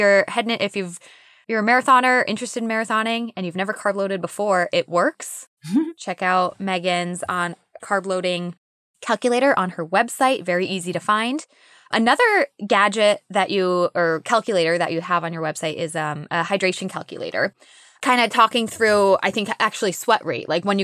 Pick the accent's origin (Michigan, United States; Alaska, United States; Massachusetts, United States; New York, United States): Massachusetts, United States; moved away; And then again, I grew up in Massachusetts. So it was my first time when I moved to Florida, and the humidity in Florida was insane.